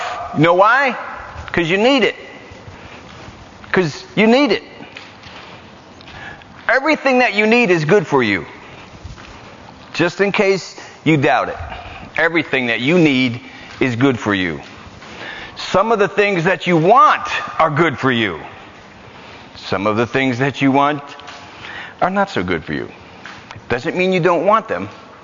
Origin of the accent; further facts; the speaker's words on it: New York, United States; I'm from the South, as you can no doubt tell by my accent. Right. Deep, deep South, like Bronx, Brooklyn, New York, kind of real South.